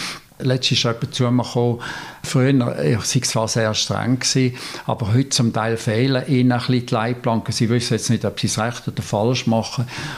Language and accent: German; Basel-Landschaft, Switzerland; now in Frick, Switzerland; Also ich bin mittlerweile 57 Jahre im Fricktal. Man hört die Stimme an, schon noch ein bisschen. Ich bin ja von Basel-Land, Aschbigott, auf Frick gekommen.